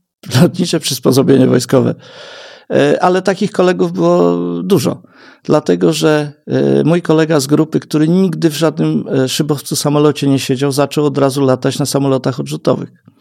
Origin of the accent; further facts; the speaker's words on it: Lublin Voivodeship, Poland; Ja wychowałem się na wsi w województwie lubelskim. Wtedy to była wieś zabita deskami, teraz to jest perełka, naprawdę.